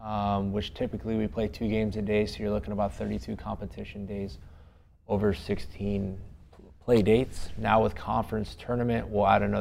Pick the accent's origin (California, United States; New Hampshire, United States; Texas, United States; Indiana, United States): Texas, United States; Pearland; So obviously it's home for me. I grew up in Pearland, Texas.